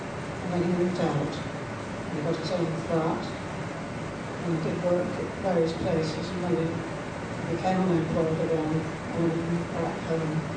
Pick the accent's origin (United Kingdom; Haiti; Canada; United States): United Kingdom; Blackpool, North West England; now in Penrith, United Kingdom; I was born in Blackpool and lived in Blackpool until 2004, when we came to live here, or just outside of Penrith. So that's where my background is. I had a sort of very Christian upbringing.